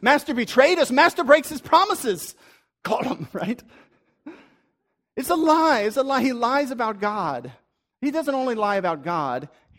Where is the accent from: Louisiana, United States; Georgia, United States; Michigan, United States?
Louisiana, United States; Breaux Bridge; Now, I grew up in Bro Bridge, so I know a lot about snakes. I grew up on the Bayou Teche.